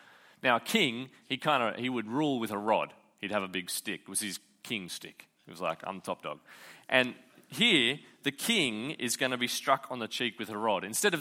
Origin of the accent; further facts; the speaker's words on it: North Gosford, New South Wales, Australia; North Gosford, that's where I grew up. Let's rag on my hometown. So just a nothing town